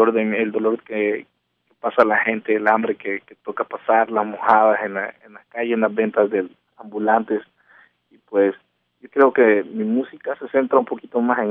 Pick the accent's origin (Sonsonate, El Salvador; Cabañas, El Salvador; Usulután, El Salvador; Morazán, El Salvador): Sonsonate, El Salvador; now in United States; soy originalmente de Sonsonate. Me vine para Estados Unidos, estoy viviendo acá, pero pues mis raíces son cocoteras, son salvadoreñas, guanacas.